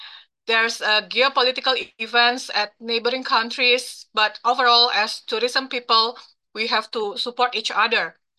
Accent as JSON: {"language": "English", "region": "Jakarta", "country": "Indonesia", "tie": "born or raised there", "said": "And actually, I'm now in Jakarta, back to my hometown."}